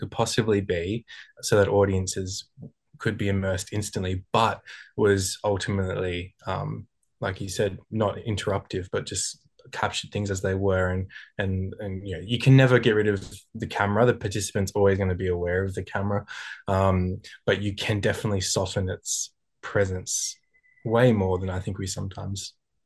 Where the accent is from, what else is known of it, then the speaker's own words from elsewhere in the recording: New South Wales, Australia; I'm originally from the Northern Rivers in New South Wales, and so growing up around kind of Lismore and Byron Bay area